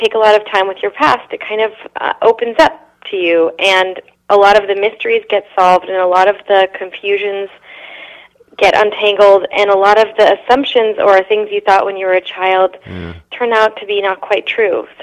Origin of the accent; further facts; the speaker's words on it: California, United States; The coming-of-age story about a girl growing up in California.